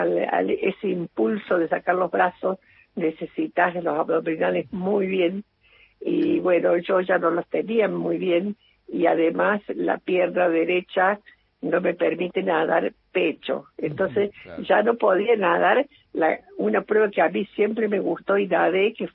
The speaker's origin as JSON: {"language": "Spanish", "town": "Río Cuarto", "region": "Córdoba", "country": "Argentina", "said": "Mira, a mí siempre me gustó nadar, siempre. Yo soy de Río Cuarto"}